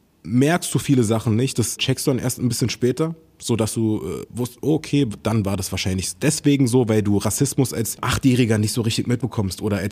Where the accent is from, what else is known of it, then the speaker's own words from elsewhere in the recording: Hamburg, Germany; Meine Heimatstadt, würde ich sagen